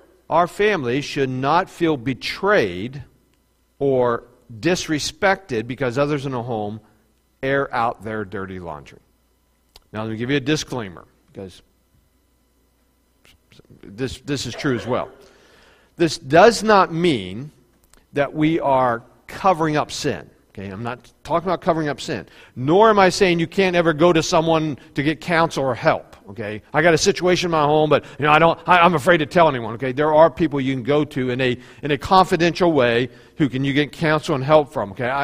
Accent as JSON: {"language": "English", "region": "West Virginia", "country": "United States", "said": "That may not be the most perfect English. One of the dangers in our home, but hey, I'm from West Virginia. It's all good."}